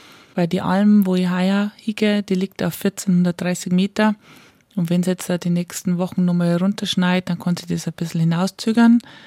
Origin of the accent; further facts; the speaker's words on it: Bavaria, Germany; Und ich bin ja im Chiemgau aufgewachsen und von daher auch sehr viel in der Natur und in die Berge. Ich mag das auch sehr gern und sportle auch gern in die Berg. Und ich bin aus einer Landwirtschaft raus